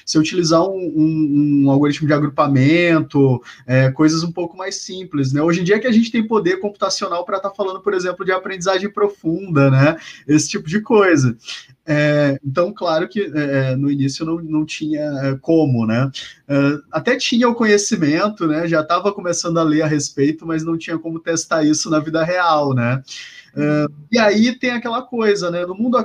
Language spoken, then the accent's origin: Portuguese; São Luís, Maranhão, Brazil; eu venho de São Luís, do Maranhão, e lá a gente não tinha cursos nessa área, né?